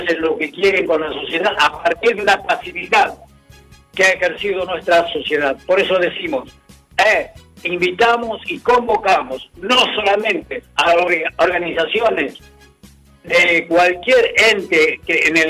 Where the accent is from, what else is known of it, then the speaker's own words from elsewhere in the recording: Argentina; que cambiemos de rumbo, que somos argentinos y también luchamos por nuestra sob